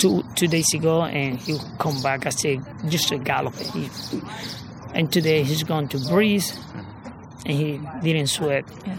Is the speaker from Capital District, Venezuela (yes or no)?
no; Maracaibo, Zulia, Venezuela; And we came from Venezuela, a little city they call Maracaibo.